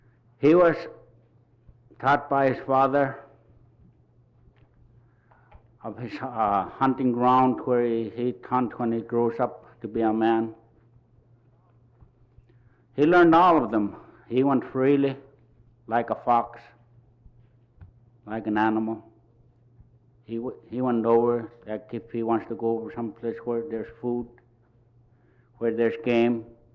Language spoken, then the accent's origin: English; Tuksuk Bay, Alaska, United States; I'm from Tuxuk Bay, Nelson Island, which is in Bering Sea.